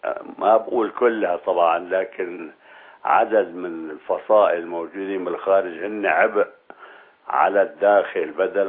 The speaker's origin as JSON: {"language": "Arabic", "town": "Aleppo", "region": "Aleppo Governorate", "country": "Syria", "said": "يا سيدي أنا يعني بخجل عندما أقول أنه أنا من أبناء حلب،"}